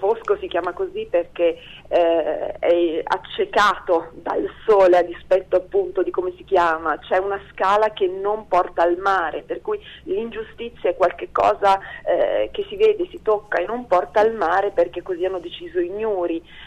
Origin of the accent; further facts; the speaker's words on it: Lombardy, Italy; born there; il primo è ambientato nel profondo nord dove sono nata, in Brianza